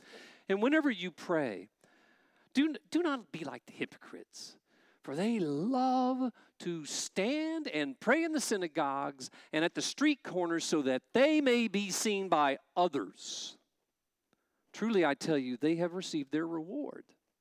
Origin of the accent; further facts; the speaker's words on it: Bogota, Texas, United States; back in my hometown. It's called Bogota, Texas.